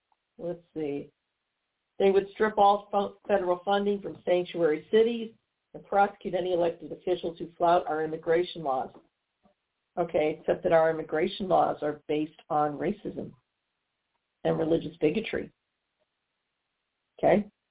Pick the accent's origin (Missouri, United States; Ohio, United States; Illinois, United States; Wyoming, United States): Missouri, United States; St. Louis; Here in my hometown of St. Louis, I got upset with a friend